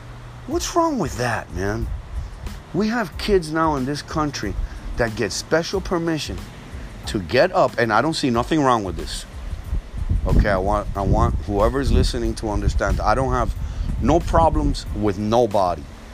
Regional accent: Miami, Florida, United States; English is a second language; Growing up in Miami, there were Americans, and believe me, they didn't know what the fuck to do with us because I had blonde hair and green eyes, but I didn't speak fucking English.

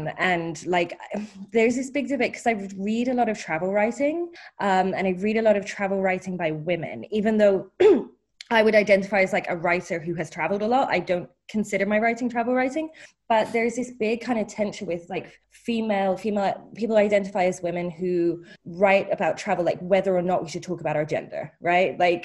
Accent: London, United Kingdom; also born or lived in Australia; So I was born in Australia. We left when I was five. And we moved to London in 1990, and … for a year because of my accent. And I just lost the accent.

